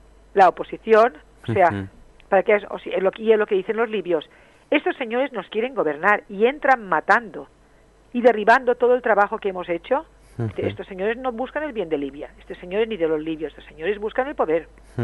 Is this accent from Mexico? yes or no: no; Spain; Yo soy española.